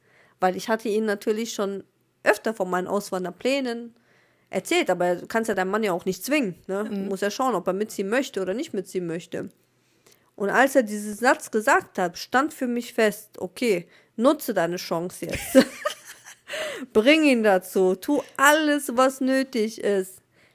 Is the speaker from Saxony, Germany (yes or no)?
no; North Rhine-Westphalia, Germany; Ich komme aus NRW, Nähe Oberhausen, aber ich bin ja gebürtig Südländerin. Ich komme ja gebürtig aus dem warmen, schönen Libanon.